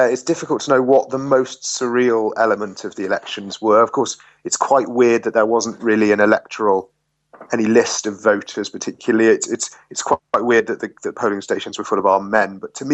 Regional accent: Wales, United Kingdom; Well, I'm from Wales, from a village in Wales

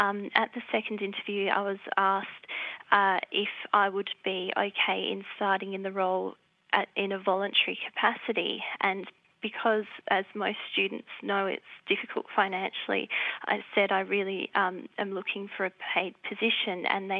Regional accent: Australia; I grew up in Australia, born here, and have actually had a couple of experiences

